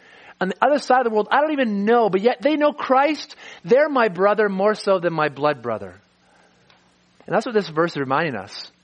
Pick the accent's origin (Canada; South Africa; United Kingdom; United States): Canada; Calgary, Alberta; Our identity is not as a Calgarian or not as a Canadian.